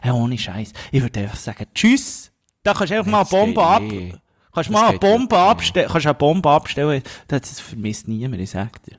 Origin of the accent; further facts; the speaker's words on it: Locarno, Ticino, Switzerland; In meinem Heimatort rede ich näher zu dir mit einem schönen Ballönchen, Rosé oder Weisse in Locarno